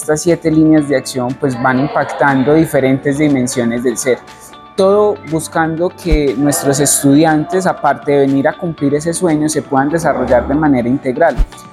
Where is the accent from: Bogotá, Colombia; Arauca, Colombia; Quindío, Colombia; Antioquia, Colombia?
Antioquia, Colombia; Medellín; Yo soy de Medellín y acá pues uno pasa por el centro